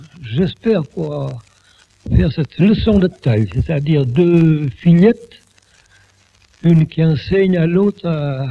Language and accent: French; Aigle, Vaud, Switzerland; Je suis rentré chez moi à Aigle.